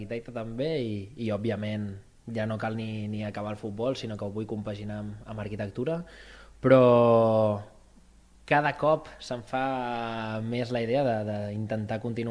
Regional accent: Castellví de Rosanes, Catalonia, Spain; also born or lived in Barcelona; M'he criat tota la vida a Castellví de Rosanes, vaig néixer a Barcelona.

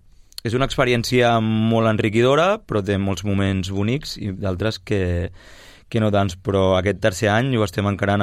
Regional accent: Sabadell, Catalonia, Spain; jo em considero una persona com molt de Sabadell

